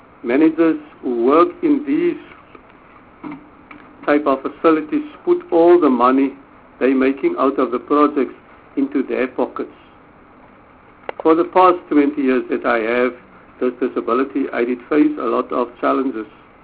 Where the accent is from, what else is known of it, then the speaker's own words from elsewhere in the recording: Paarl, Western Cape, South Africa; I'm from Paul.